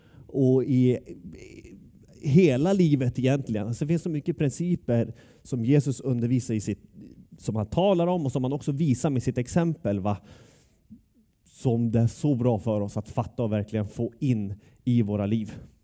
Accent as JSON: {"language": "Swedish", "town": "Skellefteå", "region": "Västerbotten County", "country": "Sweden", "said": "Jag kom från Skellefteå."}